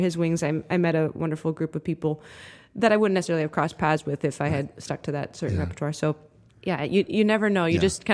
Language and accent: English; Chilliwack, British Columbia, Canada; now in New York, United States; I'm the only trumpet player in New York from Chilliwack, British Columbia. My hometown, small vibe, is what grounded me in that moment